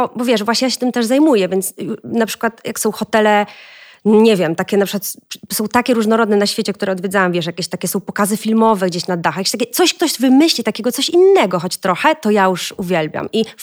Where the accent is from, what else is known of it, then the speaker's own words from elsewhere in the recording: South, Poland; No bo ja w ogóle ja jestem z południa i u nas żurek to jest religia.